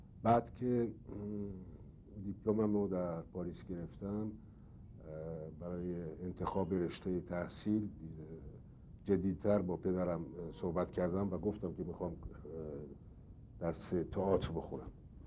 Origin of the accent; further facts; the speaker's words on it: Tehran, Tehran Province, Iran; also born or lived in Izmir; در 1312 در تهران به دنیا آمدم، در خیابون ری سر کوچه آبشار. تحصیلات ابتدایی مو در تهران انجام دادم.